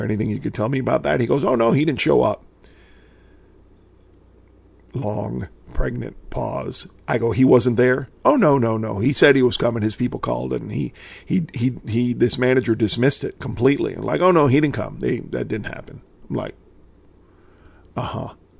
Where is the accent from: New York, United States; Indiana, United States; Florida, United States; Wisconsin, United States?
Florida, United States; Miami; Happens all the time in South Florida, my hometown of Miami.